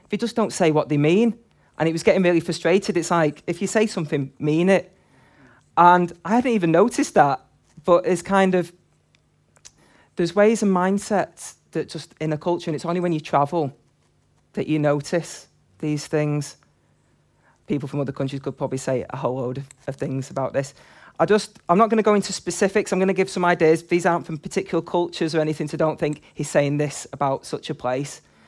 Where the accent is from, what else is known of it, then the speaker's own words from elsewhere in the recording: Manchester, North West England, United Kingdom; And this is growing up in Manchester, this isn't anything I've seen in Liverpool